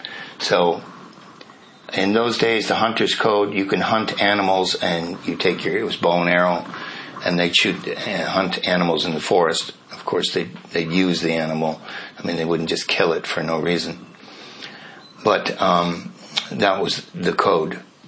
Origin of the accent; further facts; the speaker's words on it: India; I'm from India, because that's what you'll understand. Meri desh Bharat hai. So my country is India, Bharat.